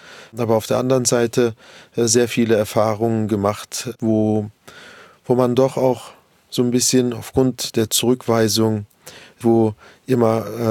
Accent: Berlin, Germany; born or raised there

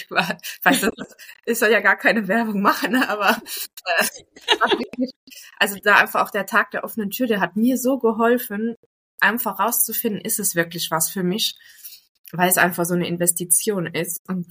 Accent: Luxembourg; now in Trier, Germany; ich bin Luxemburgerin, in Luxemburg groß geworden.

